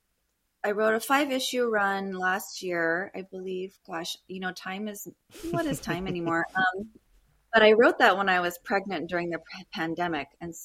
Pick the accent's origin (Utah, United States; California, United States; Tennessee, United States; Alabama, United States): California, United States; Glendale; which is very much like the suburb I grew up in Glendale.